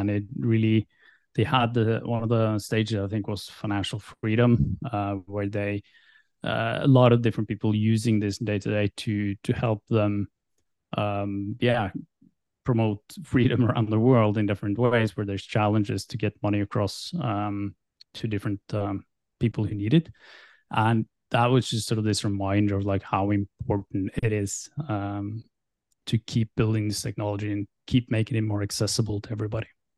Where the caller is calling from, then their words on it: Oslo, Norway; I'm in Oslo, Norway.